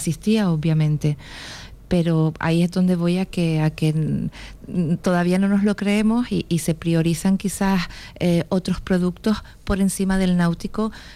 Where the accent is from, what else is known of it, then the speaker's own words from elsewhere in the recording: Canary Islands, Spain; soy canaria